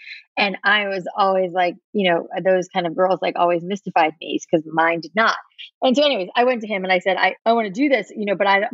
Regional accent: Florida, United States; I grew up in South Florida where it was like so much humidity in the air that my hair was just always unruly

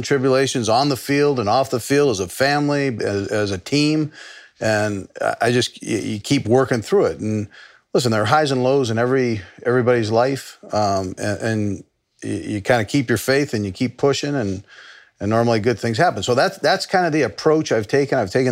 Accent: Los Angeles, California, United States; And that was a great upbringing where I grew up in Los Angeles.

